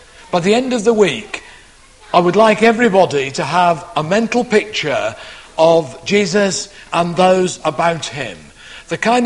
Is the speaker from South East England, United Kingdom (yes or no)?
yes; Newbury, South East England, United Kingdom; I'm from Newbury in England.